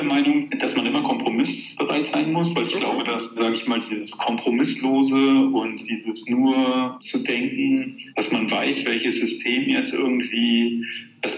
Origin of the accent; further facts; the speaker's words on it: Finken, Mecklenburg-Vorpommern, Germany; also born or lived in Röbel; ich bin 1979 in Rögel an der Müritz geboren. Das ist im schönen Mecklenburg-Vorpommern in der Mecklenburgischen Seenplatte. Und aufgewachsen bin ich in einem kleinen Dorf in dem Altkreis Rögel, das heißt Finken.